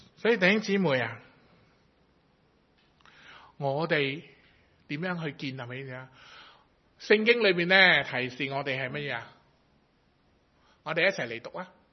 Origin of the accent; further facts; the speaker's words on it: Hong Kong; 我是香港来的啦，是不是？我是基督徒。